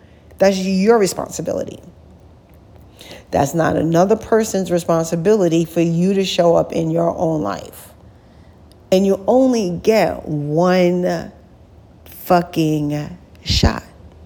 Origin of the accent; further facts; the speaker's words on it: New York, United States; now in Atlanta, United States; But I'm from New York. And every now and then, I got to remind myself, I am not from Georgia. I'm a New Yorker. I'm a New Yorker. I'm a Long Island girl.